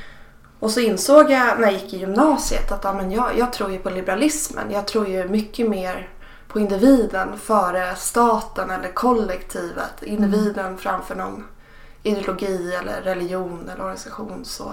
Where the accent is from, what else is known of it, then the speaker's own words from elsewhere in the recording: Stockholm, Stockholm County, Sweden; Jag är uppvuxen i Stockholms innerstad. Jag har haft två välutbildade och välbetalda föräldrar.